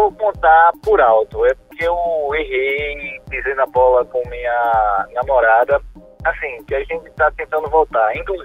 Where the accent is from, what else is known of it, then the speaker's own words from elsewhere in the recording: Recife, Pernambuco, Brazil; É, sou de Recife.